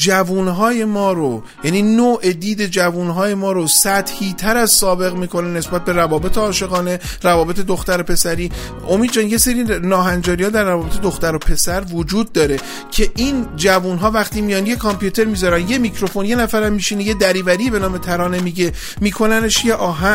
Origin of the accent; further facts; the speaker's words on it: Iran; در فرهنگ ما که ایرانی هستیم